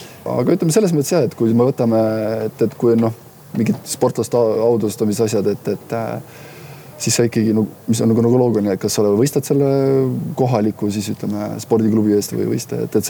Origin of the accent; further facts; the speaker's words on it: Saare County, Estonia; Et kui ma juba saates olen, siis ma olen saarlane ikkagi.